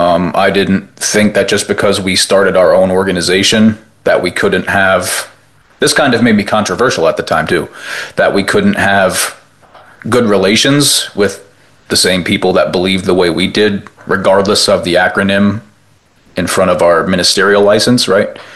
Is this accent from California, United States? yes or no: no; Pennsylvania, United States; I'm from Pennsylvania, so I know, like, the district, you can only have so many UPC churches within so many miles of one another